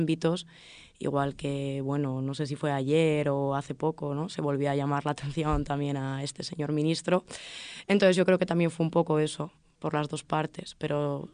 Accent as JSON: {"language": "Spanish", "country": "Spain", "said": "Yo creo que todos somos estudiantes universitarios españoles"}